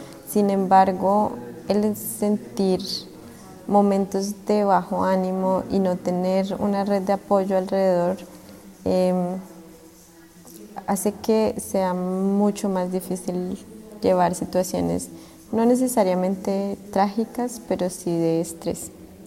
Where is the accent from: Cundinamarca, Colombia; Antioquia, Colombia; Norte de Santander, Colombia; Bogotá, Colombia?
Bogotá, Colombia; also born or lived in Berlin; now in Munich, Germany; soy de Bogotá, Colombia, y esta es mi historia. Desde hace 4 años y medio vivo en Alemania, inicialmente en Berlín, y el resto del tiempo he vivido en Múnich.